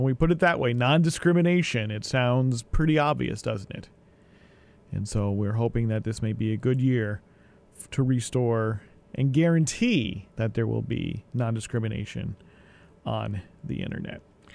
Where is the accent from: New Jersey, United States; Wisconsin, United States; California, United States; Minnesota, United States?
New Jersey, United States; ever since I first, I think, saw a copy of The Village Voice as a teenager growing up in New Jersey